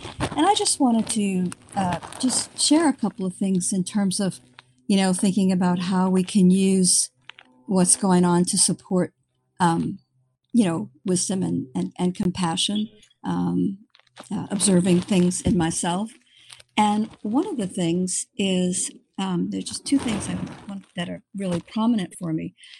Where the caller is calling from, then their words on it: San Diego, California, United States; I'm calling from San Diego.